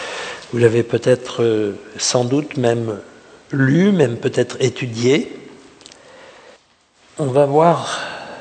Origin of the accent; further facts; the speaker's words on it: Nice, Provence-Alpes-Côte d'Azur, France; il n'y avait pas de vagues quand j'étais petit à Nice.